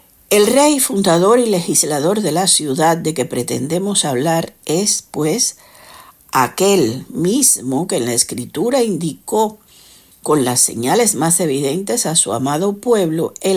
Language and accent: Spanish; Cuba; soy cubana